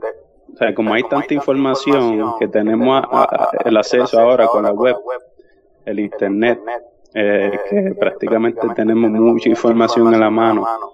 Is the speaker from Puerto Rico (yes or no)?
yes; Puerto Rico; Yo soy de Puerto Rico, sí.